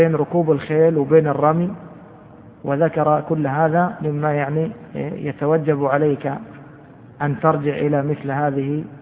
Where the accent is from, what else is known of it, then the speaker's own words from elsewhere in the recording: Egypt; ومن أحسن يعني ما كان عندنا في مصر